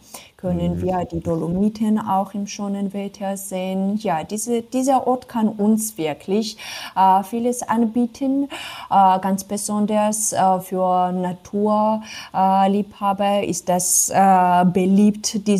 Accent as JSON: {"language": "German", "region": "Samegrelo-Zemo Svaneti", "country": "Georgia", "second_language": "German", "said": "beziehungsweise ursprünglich komme ich aus Swanetien auch. Da fühle ich mich wie eine Prinzessin."}